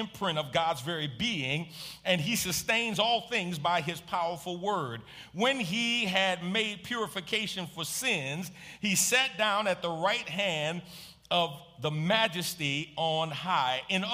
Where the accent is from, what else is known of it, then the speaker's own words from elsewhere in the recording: New York City, New York, United States; Now, I grew up in New York City, but I grew up in the Jacob Riis Housing Projects, 465 East 10th Street, apartment 13H, 10009, right? Right off of FDR Drive.